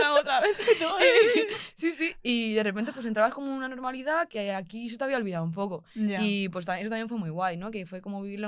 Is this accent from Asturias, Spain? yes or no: no; Málaga, Andalusia, Spain; yo empecé en Málaga, pues bueno, yo soy de Málaga y empecé a estudiar allí.